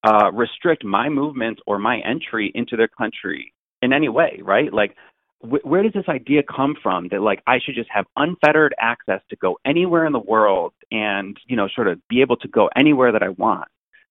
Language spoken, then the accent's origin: English; United States; so I'm coming from the United States